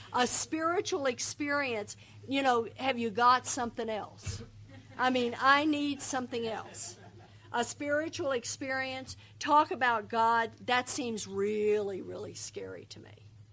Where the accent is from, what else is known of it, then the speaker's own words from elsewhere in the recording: Texas, United States; I was raised Southern Baptist. I grew up in Texas, right where they took the Bible Belt and gave it an extra pull.